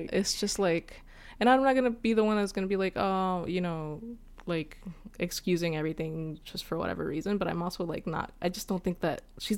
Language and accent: English; Texas, United States; So I got called out for sounding really Californian, and I'm like, okay, I'm a Texan, first of all.